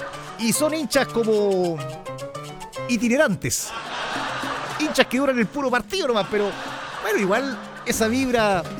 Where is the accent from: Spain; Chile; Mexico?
Chile; usted sabe que como buen chileno, estamos recién terminando este